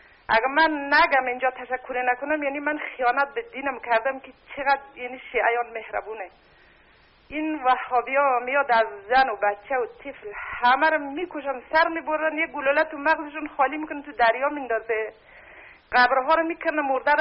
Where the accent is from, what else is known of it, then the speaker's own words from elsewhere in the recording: Afghanistan; now in Iran; من خودم شیعه ام، سوادم کمی از افغانستانم هستم، ولی 35 سال اینجا موندم.